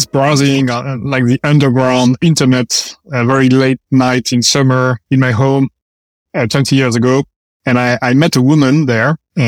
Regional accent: France; English is a second language; moved away as an adult; now in United States; We are engineers. We come from France

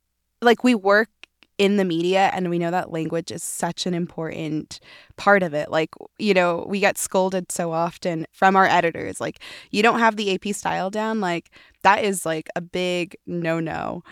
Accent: Utah, United States; Oh, yeah. I feel like growing up in Utah, your name naturally, like if you come from like a non-white background

